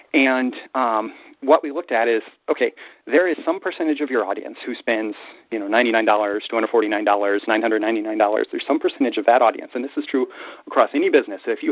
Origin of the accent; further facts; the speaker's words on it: Nebraska, United States; I moved back to Nebraska. I grew up in Nebraska. I moved back to Nebraska in 2011.